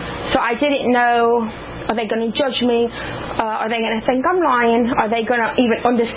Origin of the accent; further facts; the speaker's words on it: Rosenberg, Texas, United States; People who don't know me, that, hey, where are you from? I'm from Rosenberg. Oh, where's that? I'm like, we're here in Rosenberg.